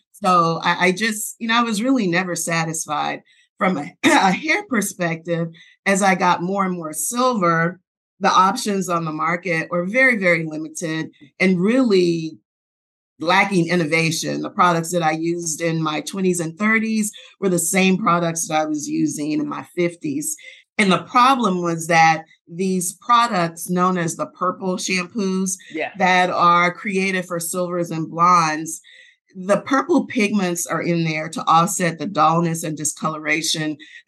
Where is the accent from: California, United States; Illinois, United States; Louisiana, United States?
Louisiana, United States; New Orleans; now in Sugar Land, United States; I was born and raised in New Orleans, which actually is the inspiration for the brand name. But I currently live in Sugar Land, Texas, which actually is just a suburb of Houston.